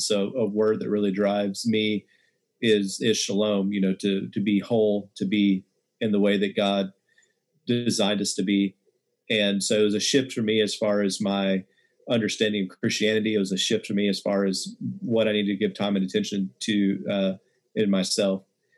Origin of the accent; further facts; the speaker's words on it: Texas, United States; I grew up in West Texas, and real small town. You know, we didn't even have like a stoplight in the town, and didn't have locks on our lockers.